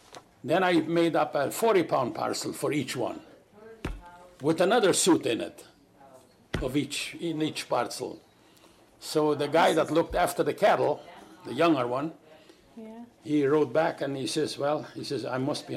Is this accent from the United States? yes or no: no; Canada; I told her in Polish, I said, I am from Canada.